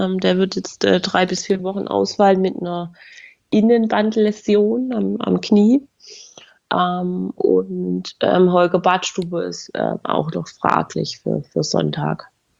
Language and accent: German; Stuttgart, Baden-Württemberg, Germany; man nimmt sich da so als Stuttgarter auch in diesem Blog ein bisschen selber auf die Schippe.